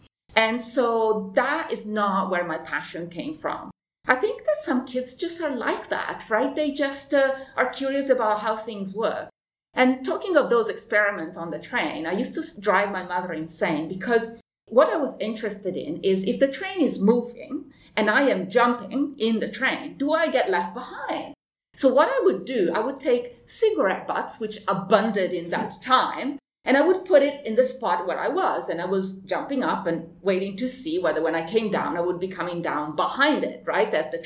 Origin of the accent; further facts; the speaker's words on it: Bologna, Emilia-Romagna, Italy; also born or lived in Padua; So I'm Italian. I grew up in Bologna for the majority of my childhood.